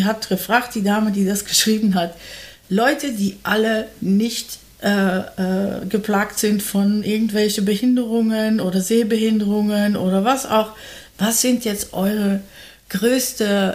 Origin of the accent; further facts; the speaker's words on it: Netherlands; German is a second language; wie Sie hören, eine holländische Name. Ich bin auch Holländerin, daher wird hier irgendwann mal merken, dass sich bei mir das Genitiv mit dem Dativ schlägt und so.